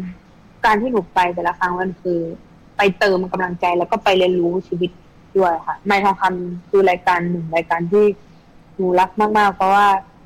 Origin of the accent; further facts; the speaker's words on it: Isan, Thailand; คือเราเองเป็นลูกอีสานอยู่แล้ว